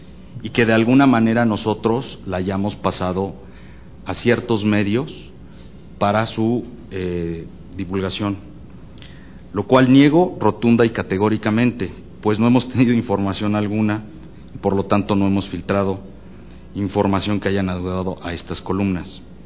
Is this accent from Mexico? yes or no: yes; Mexico; Yo soy un mexicano como muchos que estamos trabajando todos los días pensando en nuestras familias.